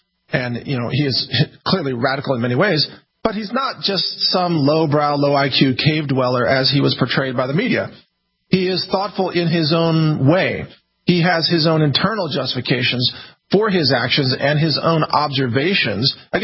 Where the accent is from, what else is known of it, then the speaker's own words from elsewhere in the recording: United States; I would just prefer, as an American, to drive on the right side of the road in Australia